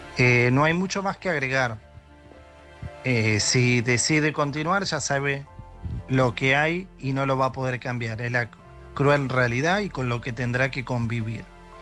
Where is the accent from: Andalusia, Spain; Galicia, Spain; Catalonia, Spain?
Catalonia, Spain; Girona; de Girona.